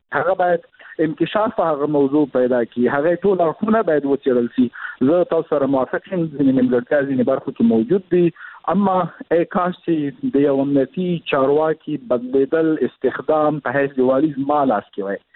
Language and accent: Pashto; Afghanistan; زه شخصا د بامیان یم، یعنې بامیان کې مې تولد شوی ده، د هجوز کې مې ژوند کړی ده، کورنۍ مې هلته وه.